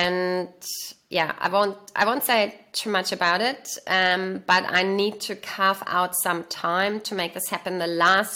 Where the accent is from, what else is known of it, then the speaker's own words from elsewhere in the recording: Germany; accent: German; English is a second language; this very somber, stern, dark German living, which I'm not, even though my accent is still a little bit like that.